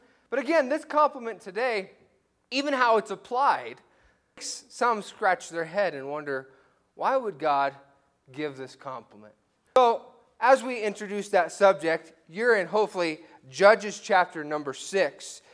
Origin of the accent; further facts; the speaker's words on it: Durango, Colorado, United States; Now, I was born and raised in Durango.